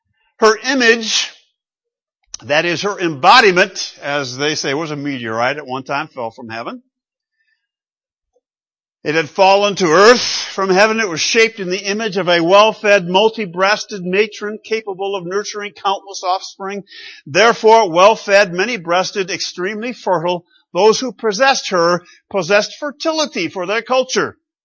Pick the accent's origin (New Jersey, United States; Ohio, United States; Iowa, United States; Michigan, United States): Michigan, United States; I grew up in Western Michigan where unions were strong.